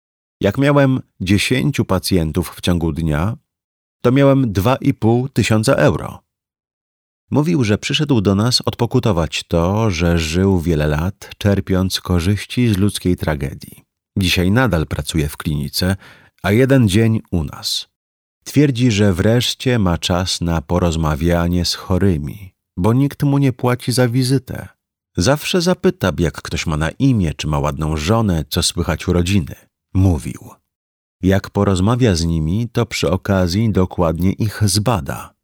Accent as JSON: {"language": "Polish", "town": "Łódź", "region": "Łódź Voivodeship", "country": "Poland", "said": "Wychowałem się na pielgrzymkach. Z mojego miasta Łodzi"}